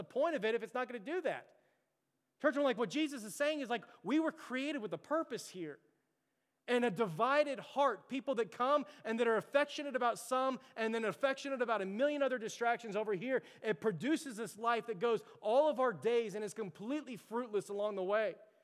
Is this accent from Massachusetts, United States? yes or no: no; Florida, United States; born there; I was born in Florida, still have family there. My grandmother was there.